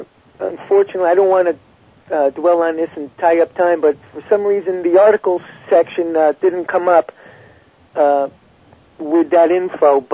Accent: United States; And it's, to me, as an American, anyone considering voting for a guy named Obama

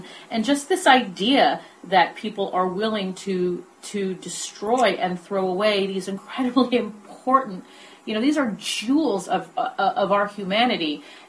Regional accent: Ireland; I'm an Irish girl, so and I come from a family. Actually, come from a family of pagans, which is an unusual thing in Ireland. My family, my mother's side, is from Sligo, so I'm very connected to the powerful megalithic sites in the west of Ireland.

